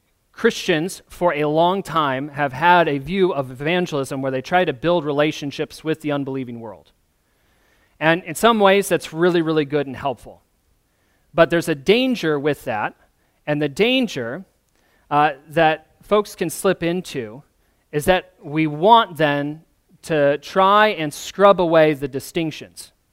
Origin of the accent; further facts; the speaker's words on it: Michigan, United States; moved away; I'm going to be buried back where I grew up. That's where my family is. I'm from Michigan, Sarah's from Illinois. We've lived here seven, almost 8 years now.